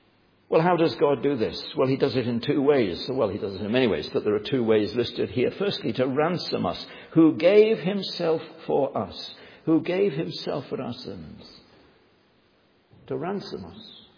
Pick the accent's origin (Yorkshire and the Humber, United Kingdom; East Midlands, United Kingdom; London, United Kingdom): East Midlands, United Kingdom; Leicester; Leicester, my hometown where I come from